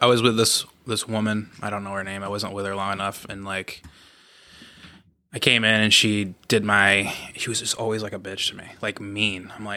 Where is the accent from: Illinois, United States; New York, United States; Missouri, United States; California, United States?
New York, United States; Herkimer; So I'm originally from Herkimer, which is like Utica area. Yeah. There's nothing there.